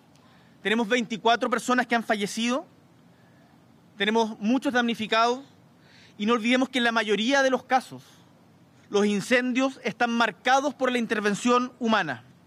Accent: Chile; Acá somos todos chilenos y eso es lo que vale.

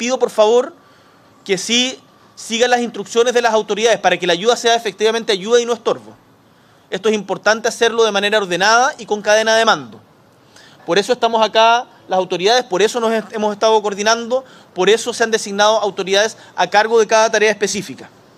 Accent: Chile; Así somos los chilenos

